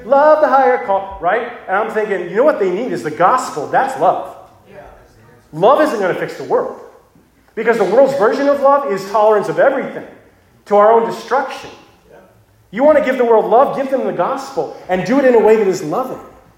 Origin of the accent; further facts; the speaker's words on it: California, United States; I grew up surfing in California.